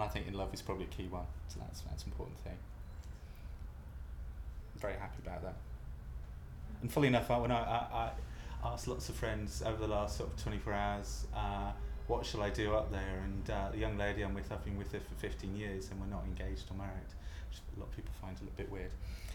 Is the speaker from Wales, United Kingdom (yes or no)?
no; Ludlow, West Midlands, United Kingdom; Scottish family, I was born and bred in Shropshire in the West Midlands, born in a lovely town called Ludlow. My parents came south.